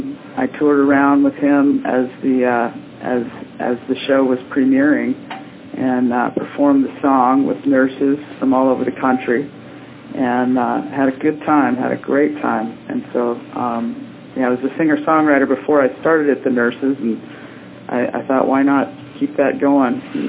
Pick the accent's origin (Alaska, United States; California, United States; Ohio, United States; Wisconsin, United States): California, United States; Eureka; also born or lived in Seattle, United States; Born and raised in Eureka, California.